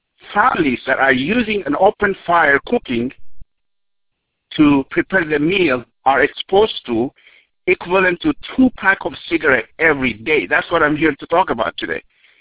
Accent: Ethiopia; If you are in a village that I was born and raised in East Africa, in Ethiopia, you have to walk for miles and miles to collect the firewood just to cook.

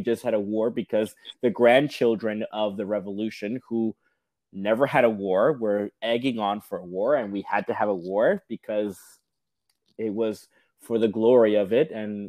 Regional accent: Southern United States, United States; I'm a Southerner at heart

